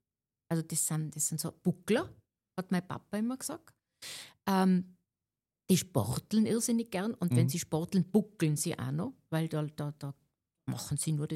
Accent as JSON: {"language": "German", "region": "Tyrol", "country": "Austria", "tie": "born or raised there", "said": "auf meiner Vita steht, geboren und aufgewachsen in Tirol, schon früh gelernt, auf Berge zu kraxeln."}